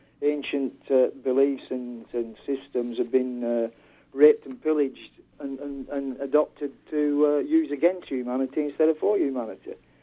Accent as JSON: {"language": "English", "region": "England", "country": "United Kingdom", "said": "I'm an Englishman, I've never been to New York, I don't know the layout of everything"}